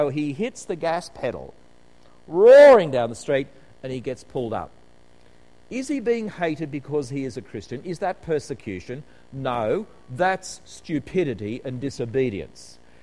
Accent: Australia; It's lovely as an Australian to come to New Zealand because you get to go through the same passport queue.

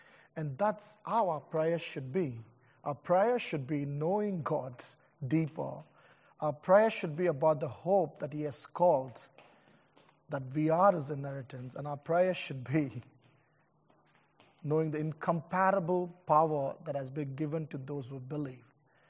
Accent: India; Because I come from India.

